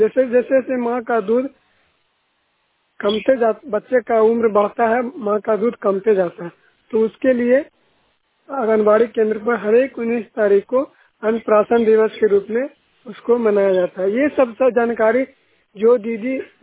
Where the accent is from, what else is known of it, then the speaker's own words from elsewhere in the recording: Bihar, India; और मैं तरतरी प्रखंड से हूँ और नालंदा जिला का निवासी हूँ